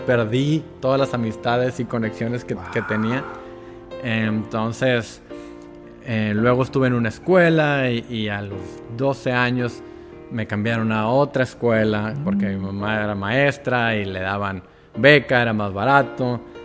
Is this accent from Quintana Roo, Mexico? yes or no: no; Ciudad Victoria, Tamaulipas, Mexico; born there; Yo nací en Ciudad Victoria, Tamaulipas.